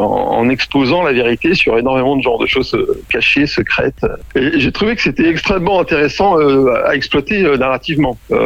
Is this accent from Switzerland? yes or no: no; Paris, Île-de-France, France; Enfin, moi, je suis parisien, donc.